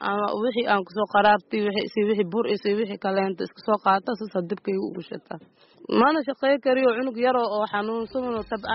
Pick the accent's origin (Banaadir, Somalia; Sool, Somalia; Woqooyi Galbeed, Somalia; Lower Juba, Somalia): Banaadir, Somalia; Mogadishu; aniga muqdisho ka imaaday